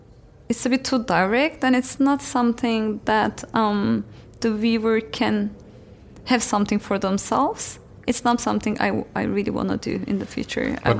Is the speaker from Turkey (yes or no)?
yes; Turkey; English is a second language; I was raised in Turkey. Obviously, as a Turkish girl in a small town, and my family was really, really, is still really conservative and religious. So apart from Islamic roots that I was like being raised